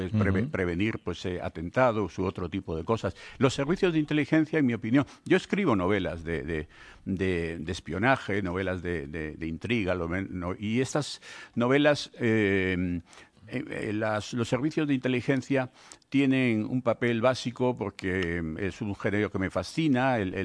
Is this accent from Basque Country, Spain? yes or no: yes; Bilbao, Basque Country, Spain; yo soy de Bilbao